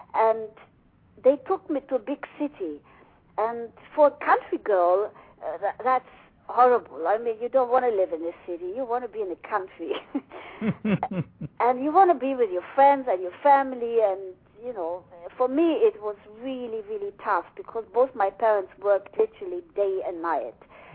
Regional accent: Germany; I was born in East Germany, communist Germany in those days, and we lived in a small village. It was paradise for a child, you know, hardly any cars.

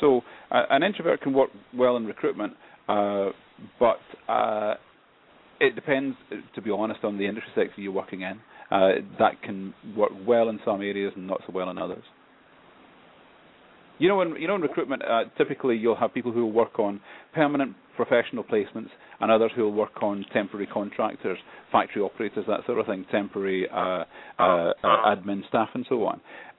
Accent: Scotland, United Kingdom; I'm Scottish. I'm not big on the royal family.

